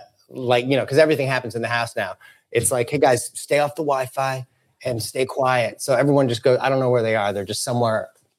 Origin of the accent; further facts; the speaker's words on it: St. Louis, Missouri, United States; St. Louis. St. Louis.